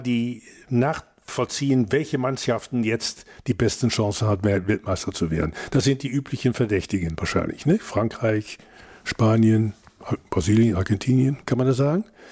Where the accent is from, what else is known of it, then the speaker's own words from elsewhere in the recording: Netherlands; das muss uns natürlich freuen als Niederländer